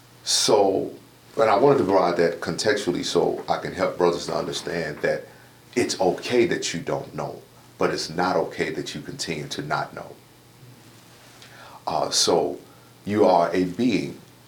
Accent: the South, United States; And I remember I grew up in the South. It was considered, this is a white folks thing.

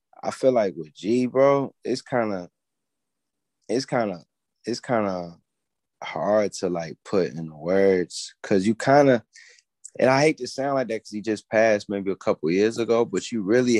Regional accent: Cincinnati, Ohio, United States; also born or lived in Birmingham; I definitely give it up to Cincinnati, Ohio. That's where I was raised. I was born in Birmingham.

